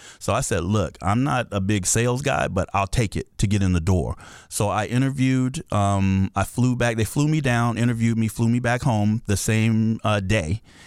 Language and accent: English; Sacramento, California, United States; I'm from Sacramento originally.